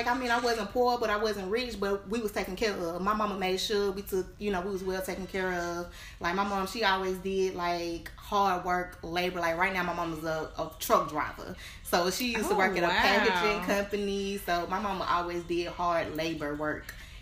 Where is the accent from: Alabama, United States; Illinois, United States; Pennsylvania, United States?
Alabama, United States; Birmingham; Well, I was raised here in Birmingham.